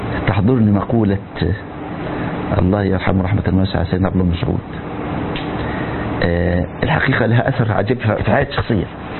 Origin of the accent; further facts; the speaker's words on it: Egypt; بل يعني اذكر موقف حدث عندنا في مصر.